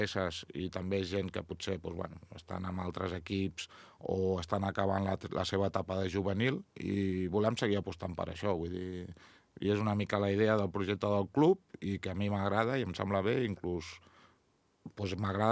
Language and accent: Catalan; Vilafranca, Catalonia, Spain; born there; now in La Granada, Spain; jo sóc nascut aquí a Vilafranca, però ja fa molts anys que visc a la Granada